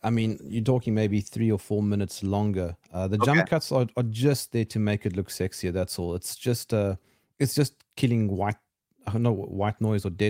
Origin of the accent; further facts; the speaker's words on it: South Africa; first language en; you would call, I suppose, an Anglo South African, or Anglo, I don't know, Anglo African, I suppose. Because my first language is English. My second language is Afrikaans.